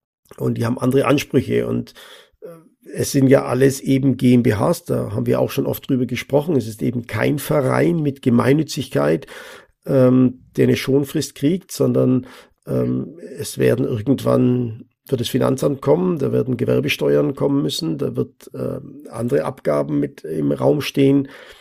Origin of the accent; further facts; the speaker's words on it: Bavaria, Germany; Ich bin ich sag's immer so witzig, als Mittelfranke eben anders strukturiert.